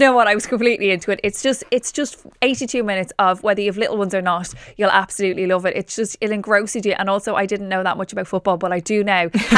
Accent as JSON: {"language": "English", "country": "Ireland", "said": "But we do, you know, as Irish, we do have an awful lot of talent."}